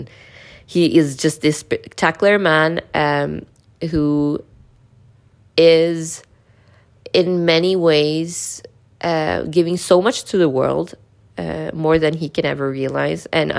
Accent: India; I am born a Sikh. I am from India.

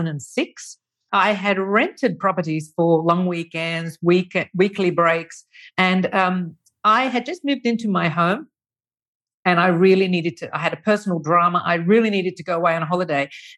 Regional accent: Australia; I'm from Australia. My properties were there.

